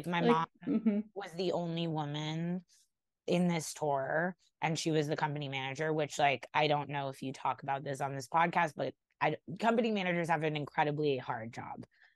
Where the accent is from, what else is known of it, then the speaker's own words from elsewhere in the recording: New York, United States; born there; Okay, I was born in New York.